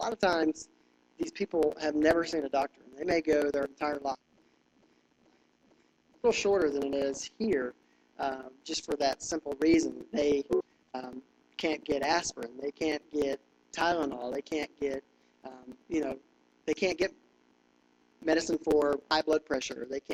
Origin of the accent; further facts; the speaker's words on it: Thomasville, Alabama, United States; We're both from South Alabama. I'm from small town Thomasville, Alabama.